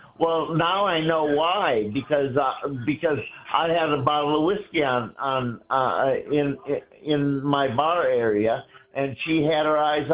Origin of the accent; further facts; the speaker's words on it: Germany; She's from Cambodia. I'm from Germany. Different parts of the world.